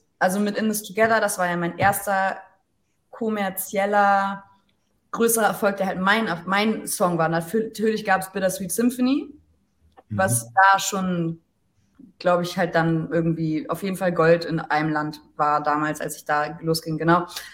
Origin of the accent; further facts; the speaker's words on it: Hamburg, Germany; born there; Ich bin gebürtige Hamburgerin. Allerdings kommt mein Vater aus England, meine Mutter aus Deutschland. Deswegen, ich bin halb Engländerin, halb Deutsche. Und habe nie so richtig in England gelebt